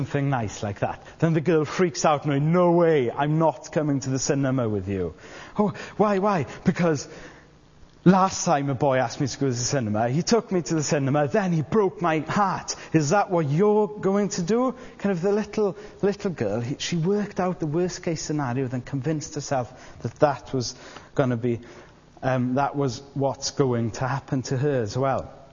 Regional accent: Aberystwyth, Wales, United Kingdom; now in Bangor, United Kingdom; I live in Bangor, but I come from Aberystwyth. So I go to Aberystwyth quite often to visit my parents.

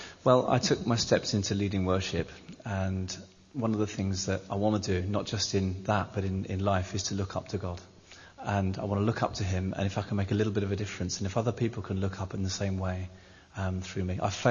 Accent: London, United Kingdom; now in Bangor, United Kingdom; I'm from London, me, originally.

